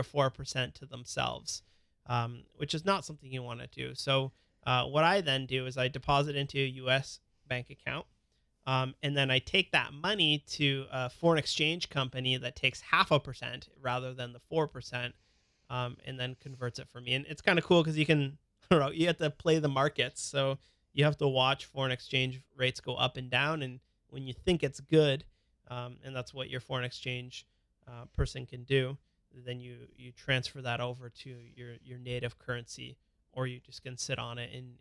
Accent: Canada; And I'm from Canada. The stuff is easy in Canada

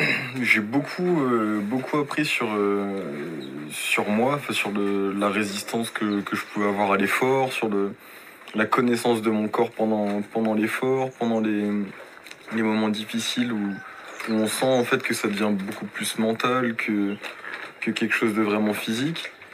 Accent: Réunion; moved away as an adult; also born or lived in Paris; Et je suis de l'île de La Réunion. Je suis né à Paris, mais d'une mère réunionnaise et d'un père métropolitain. Et du coup, j'ai grandi ici jusqu'à mes 18 ans. Avant de repartir en métropole, faire mes études.

